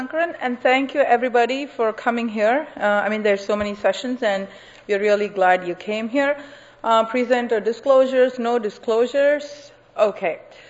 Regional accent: India; I remember growing up in India

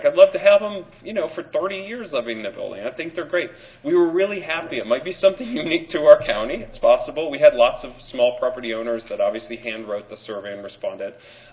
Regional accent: Michigan, United States; I don't know that Lois meant Michigan, which is my home state

